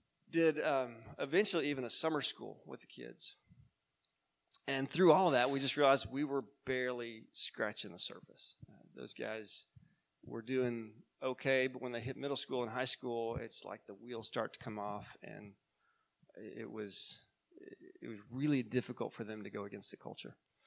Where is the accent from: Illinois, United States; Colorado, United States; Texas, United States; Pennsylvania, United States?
Texas, United States; Midland; A guy that, when I grew up in Midland, we drove all the way to California and did this camp called Opportunity Camp.